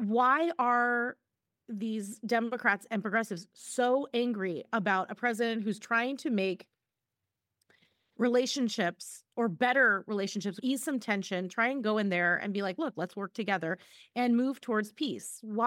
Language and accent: English; United States; obviously being an American, only ever living here my whole life, I believe that this is the best way to institute a federal government.